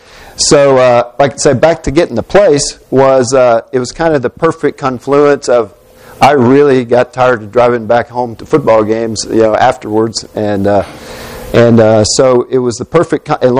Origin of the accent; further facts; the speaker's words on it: Dallas, Texas, United States; But I was born and raised in Dallas